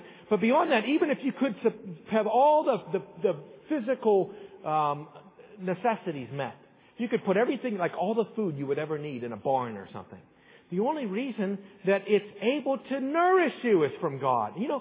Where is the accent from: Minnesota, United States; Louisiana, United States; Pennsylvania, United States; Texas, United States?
Pennsylvania, United States; Pittsburgh; growing up in Pittsburgh, and you like the Oakland Raiders.